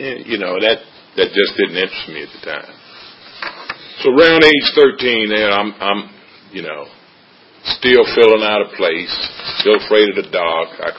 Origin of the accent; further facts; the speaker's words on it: North Carolina, United States; moved away; You know, I'm originally from North Carolina. I'm here as a part of a geographical change, which I'll get to later.